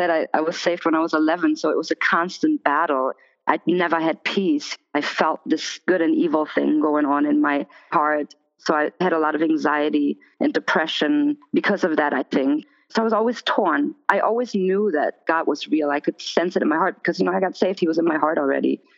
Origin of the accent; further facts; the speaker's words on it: Germany; I was born and raised in Germany, actually, and my father opened up pretty much a drug rehab, but it was a Christian ministry, and it was for heroin addicts.